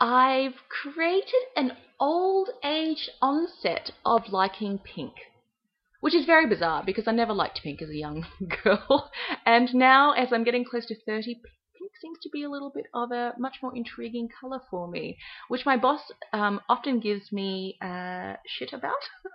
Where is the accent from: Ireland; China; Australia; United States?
Australia; also born or lived in Hong Kong; now in Sydney, Australia; I pretty much consider myself Australian, even though my mother is Singaporean and my father is German, and I was born in Hong Kong.